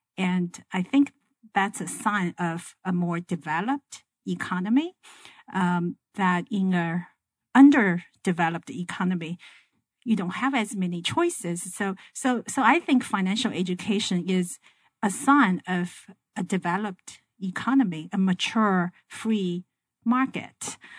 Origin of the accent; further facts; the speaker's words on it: China; I grew up actually in China back in the 1960s and 70s, a very different period of time.